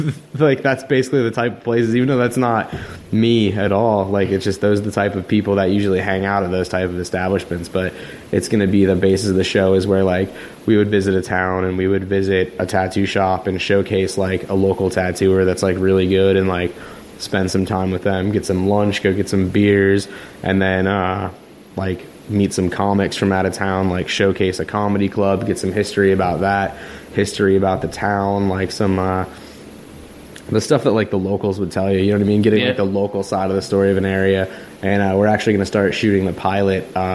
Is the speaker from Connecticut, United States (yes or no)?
no; Florida, United States; oh, I'm from Florida.